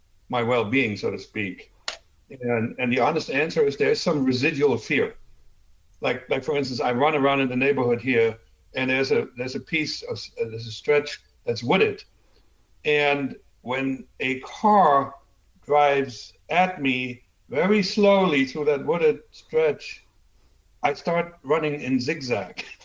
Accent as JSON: {"language": "English", "country": "Germany", "accent": "German", "second_language": "English", "lives_now": "United States", "said": "But then again, my talent to get rid of almost 100% of my German accent was so unique that they said, all right, he's going to the U.S., they have tall people."}